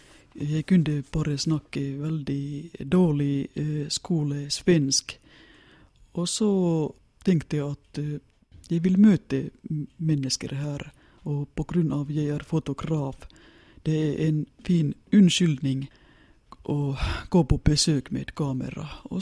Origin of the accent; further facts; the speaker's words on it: Helsinki, Uusimaa, Finland; now in Norway; Så jeg har sagt at jeg har ikke røtter her i Nord, fordi jeg kommer fra Helsingfors.